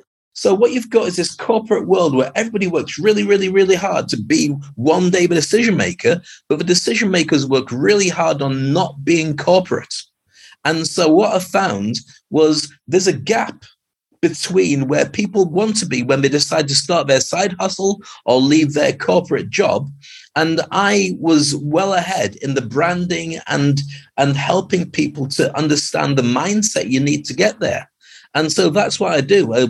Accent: United Kingdom; now in Dubai, United Arab Emirates; Well, I've been in Dubai for 30 years. I'm a Brit.

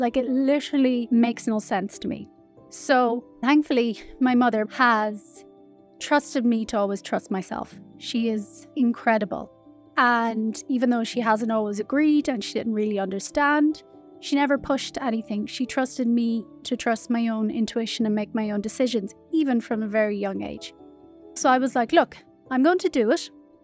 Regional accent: Connacht, Ireland; I grew up in Ireland, the west of Ireland, a small town, and Ireland was very Catholic back then.

